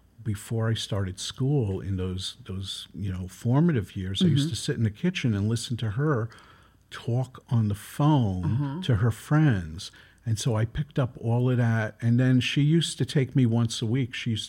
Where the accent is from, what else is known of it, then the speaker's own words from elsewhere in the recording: Brooklyn, New York, United States; I grew up in Flatbush, in the heart of Flatbush.